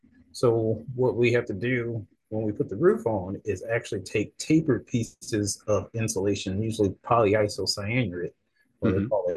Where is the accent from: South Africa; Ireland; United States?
United States; Detroit, Michigan; I'm originally from Detroit and have done projects across the country.